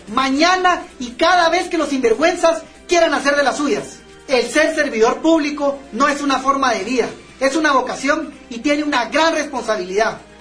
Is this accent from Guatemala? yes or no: yes; Guatemala; Como guatemaltecos, no vamos a tolerar más la corrupción